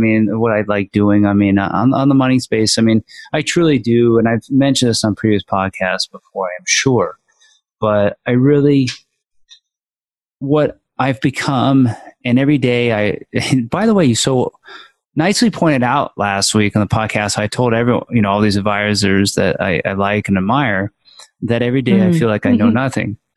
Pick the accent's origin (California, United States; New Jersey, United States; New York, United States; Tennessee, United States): New Jersey, United States; Morristown; also born or lived in Annapolis, Maryland; I grew up in Morristown, New Jersey during the school year. And, but in the summer, I go down to Annapolis, Maryland.